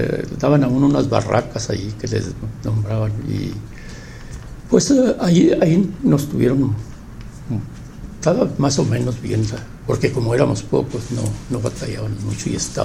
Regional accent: Chihuahua, Mexico; No, pues ya me regresé a mi pueblo a trabajar allí

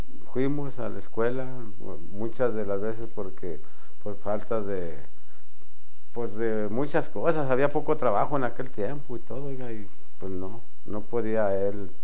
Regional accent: Durango, Mexico; born there; yo nací en Durango, Durango, el 13 de septiembre

